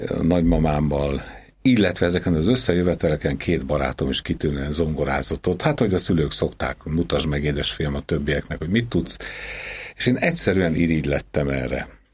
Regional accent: Sarkad, Békés, Hungary; És hát én sem születtem a fővárosban, hanem Sarkadon, viszont egy privilegizált helyzetben, a cukorgyárban, egész pontosan annak az udvarán lévő orvosi lakásban. Itt jártam általános iskolába

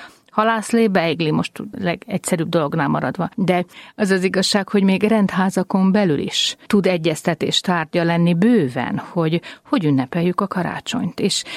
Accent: Budapest, Hungary; Most budapestiként azt mondom

